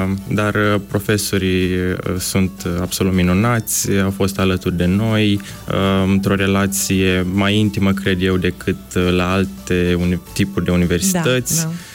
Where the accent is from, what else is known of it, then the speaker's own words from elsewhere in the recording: Călăraș, Moldova; moved away as an adult; now in Iași, Romania; Nu sunt din Iași, sunt din Republica Moldova, dintr-un oraș mic numit Călăraș.